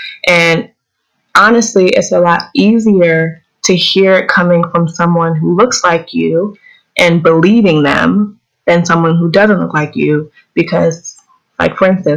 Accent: Pennsylvania, United States; now in Orlando, United States; I'm originally from Pennsylvania, but those winters were getting harsher and harsher, so I couldn't do it anymore.

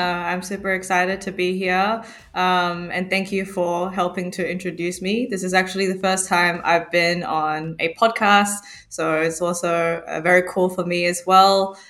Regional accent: Australia; So how I got started in it, which was about 5 years ago, is I'm originally from Australia.

